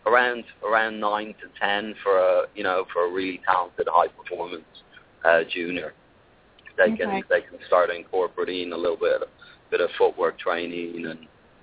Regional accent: Ireland; I grew up in Ireland playing some rugby.

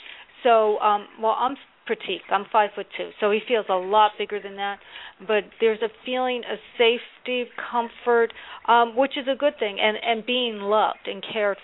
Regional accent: New Jersey, United States; now in North Carolina, United States; I'm originally from Jersey. I'm in North Carolina now, but a lot of times I go with Jersey seasons.

